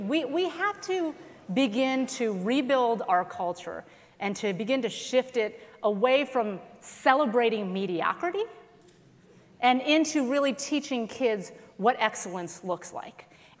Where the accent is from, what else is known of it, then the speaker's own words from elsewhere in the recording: South Korea; In my home country of South Korea, I actually spent a year there when I was in elementary school.